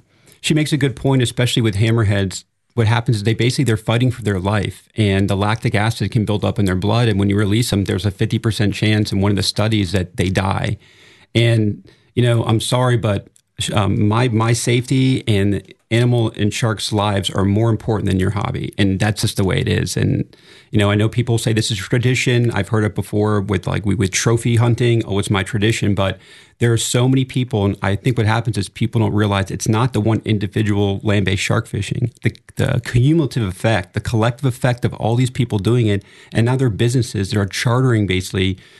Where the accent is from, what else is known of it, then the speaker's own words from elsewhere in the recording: Palm Beach, Florida, United States; You know, I grew up surfing in Palm Beach at Reef Road.